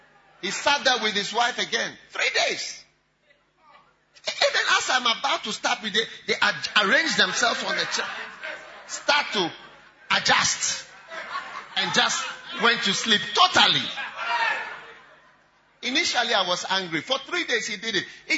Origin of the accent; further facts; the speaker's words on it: Ghana; This ministry, as you see, as we've come here, we are from Ghana. We are not Americans. Yeah, we are not Americans.